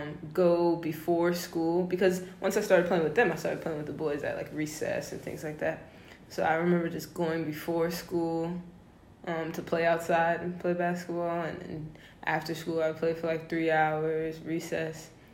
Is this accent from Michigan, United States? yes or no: no; Evanston, Illinois, United States; I'm from Evanston, Illinois, right outside of Chicago, and I'm 19.